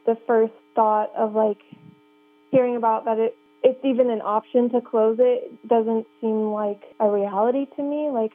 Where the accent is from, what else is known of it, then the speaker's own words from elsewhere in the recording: Whale Gulch, California, United States; All my years of growing up in Humboldt, I did end up going to a few different schools in my high school career after I left Whale Gulch.